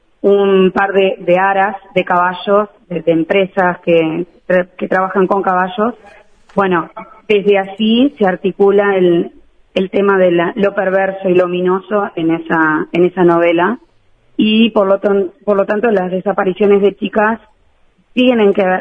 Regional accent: Mendoza Grande, Florida, Uruguay; Yo soy de Florida, viví hasta mis 18 años en un pueblo que se llama Mendoza, que se distingue de el otro Mendoza, porque le llaman Mendoza Grande

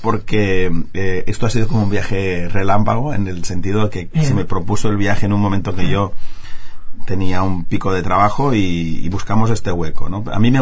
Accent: Barcelona, Catalonia, Spain; Yo soy de Barcelona.

